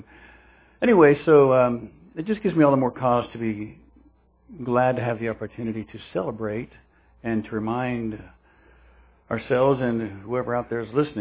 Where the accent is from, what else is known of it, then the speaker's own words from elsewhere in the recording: Parkersburg, West Virginia, United States; born there; I was born in St. Joseph's Hospital in Parkersburg.